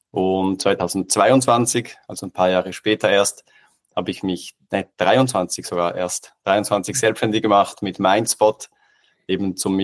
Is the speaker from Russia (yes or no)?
no; Switzerland; moved away as an adult; now in Vienna, Austria; ich bin ursprünglich aus der Schweiz